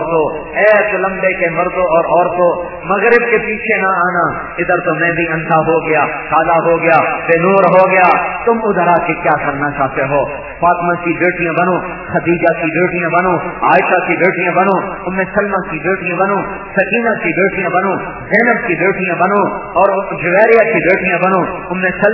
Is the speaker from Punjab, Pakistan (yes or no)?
yes; Tulamba, Punjab, Pakistan; تلمبے والوں سے جھوٹ نہیں بول سکتا، کیا میں تم میں سے ہوں، تم مجھ میں سے ہو، میں تمہاری مٹی سے پیدا ہوا ہوں، تم میری مٹی سے پیدا ہوئے ہو، میرا تمہارا خمیر اس مٹی سے نکلا ہے، ہم اس دھرتی کے، میں نے اسی مدرسے میں پڑھا ہے۔